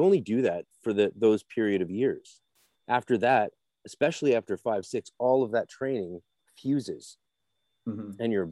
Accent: Ireland; Bitch, I'm Irish, man.

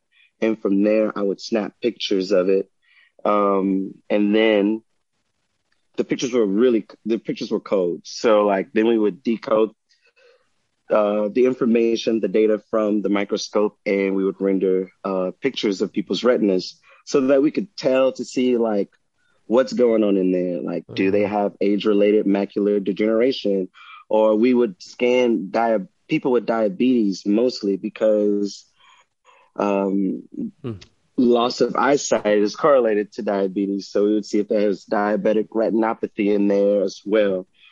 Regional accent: Hillaryville, Louisiana, United States; quit my job and then I moved back down to Louisiana. But this time, instead of New Orleans, I went to my hometown, Hillaryville, and I lived with my grandmother

